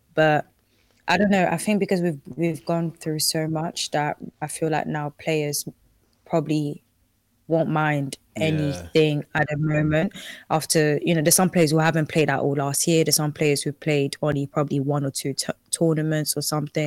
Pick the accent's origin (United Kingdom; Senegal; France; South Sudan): Senegal; Out here in the sun, out here in Senegal, in my hometown.